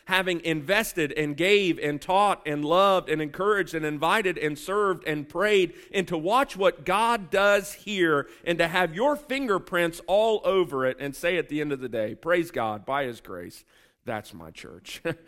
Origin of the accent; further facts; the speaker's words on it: Chillicothe, Ohio, United States; born there; it's amazing how much different it is just 30 minutes south from where I was born in Chillicothe.